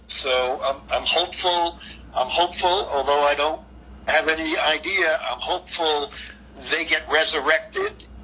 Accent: New York City, New York, United States; I grew up in the Bronx, a Yankee fan, so this was a dream come true.

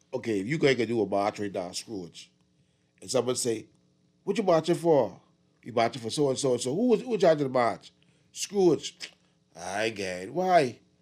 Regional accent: Bahamas; excuse me, I'm from the Bahamas.

